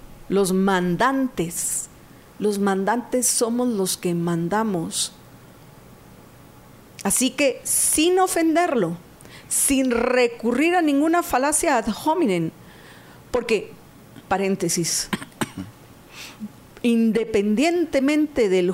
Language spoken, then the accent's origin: Spanish; Guatemala; Como ciudadana guatemalteca que paga sus impuestos